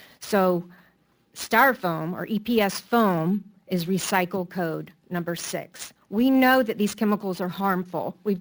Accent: Charleston, South Carolina, United States; now in Mount Pleasant, United States; I grew up in Charleston. I've been a Mount Pleasant resident for 20 years.

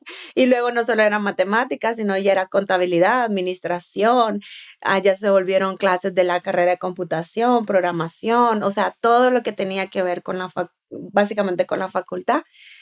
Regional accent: Honduras; moved away; cuando yo vengo de Honduras, abro mi primer cuenta de banco

